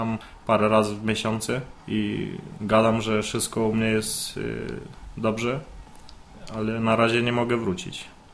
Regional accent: Moldova; Polish is a second language; now in Poland; Jakbyś siedział u siebie w Mołdawii, to na pewno bym miał gorsze.

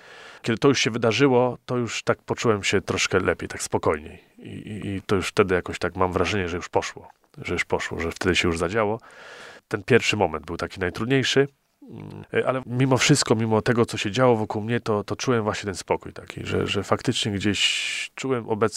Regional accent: Koźminek, Greater Poland Voivodeship, Poland; ja pochodzę z Koźminka, tutaj z parafii w Koźminku, też niedaleko jest właśnie, sąsiadujemy z parafią w Opatówku

